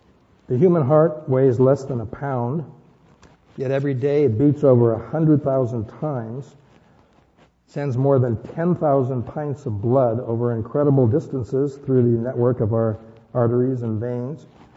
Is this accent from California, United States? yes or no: yes; Oakland, California, United States; We grew up together in Oakland. You can understand why I can call him my brother. We slept in bunk beds in our bedroom in East Oakland for years.